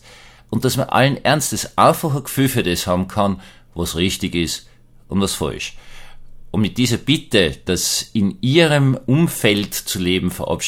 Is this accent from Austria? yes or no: yes; Austria; ich bin halt da, ich bin halt Österreicher.